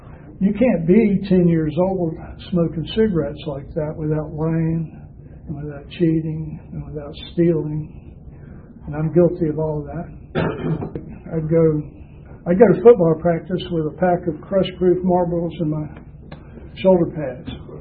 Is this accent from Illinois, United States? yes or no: no; Columbus, Georgia, United States; But I was raised in Columbus, Georgia, and I'd spend my summers in Jackson.